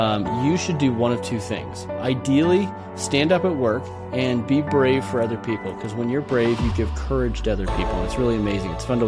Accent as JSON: {"language": "English", "region": "California", "country": "United States", "tie": "born or raised there", "lives_now": "Idaho, United States", "said": "I grew up in the Bay Area. I was actually born at Stanford Hospital."}